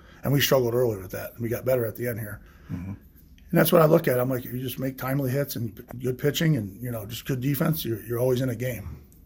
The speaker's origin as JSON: {"language": "English", "town": "Lewisburg", "region": "Pennsylvania", "country": "United States", "tie": "born or raised there", "said": "I think it's that small field like where I grew up back in Lewisburg with Bucknell University around."}